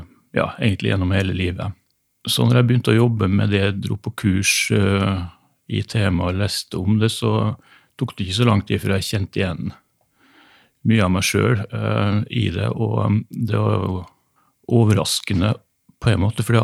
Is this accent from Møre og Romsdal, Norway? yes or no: yes; Kristiansund, Møre og Romsdal, Norway; så begynte jeg å jobbe i Kristiansund, da, som er hjembyen min, i 1990.